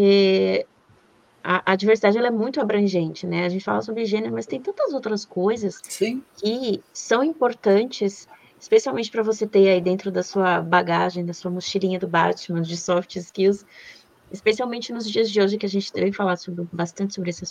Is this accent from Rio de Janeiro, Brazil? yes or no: no; Alagoas, Brazil; now in São Paulo, Brazil; eu sou nordestina, sou de natural de Alagoas, mas eu já moro em São Paulo há 16 anos.